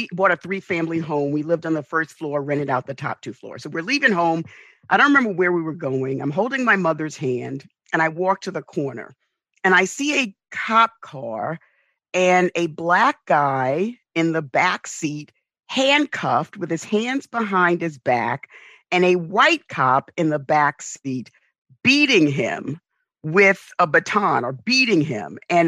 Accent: New York City, New York, United States; I grew up in the South Bronx.

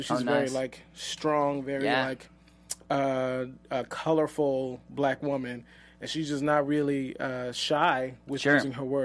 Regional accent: New Orleans, Louisiana, United States

